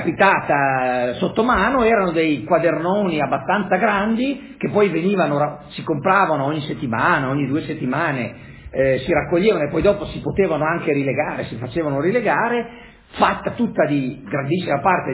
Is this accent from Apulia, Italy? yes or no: no; Brixen, Trentino-Alto Adige, Italy; avendo vissuto da bambino in Alto Adige, a Bressanone, i miei genitori molto intelligenti, negli anni 50, quando allora era del tutto inusuale, mandarono prima me e poi mia sorella sia all'asilo che alle elementari tedesche